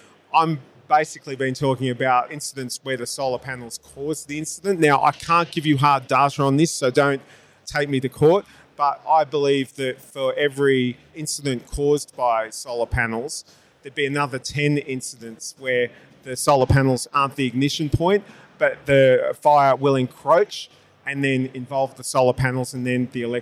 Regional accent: Australia; statistics out of Australia, which is my home country

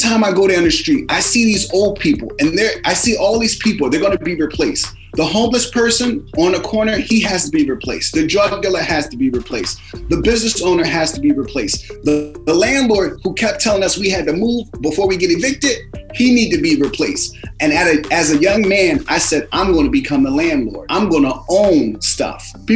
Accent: Philadelphia, Pennsylvania, United States; So I grew up in Philadelphia, 6 siblings, single parent household. My mother raised us.

